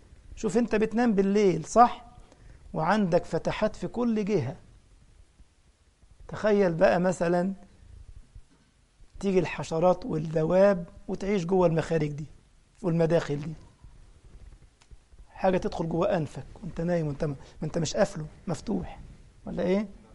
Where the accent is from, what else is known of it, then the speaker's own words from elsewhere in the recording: Egypt; طبعا كلمة أخصو عندنا في مصر عندهم كلمة قبيحة قوي